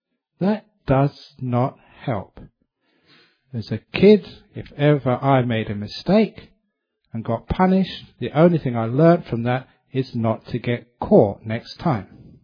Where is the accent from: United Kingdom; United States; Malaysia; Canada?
United Kingdom; England; But when I was growing up in England, this young student came to our house.